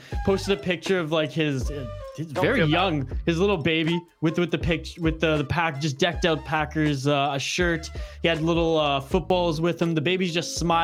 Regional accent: Vancouver, British Columbia, Canada; I am from Vancouver.

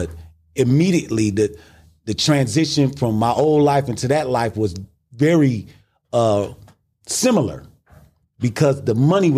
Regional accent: Milwaukee, Wisconsin, United States; I'm from Milwaukee, Wisconsin.

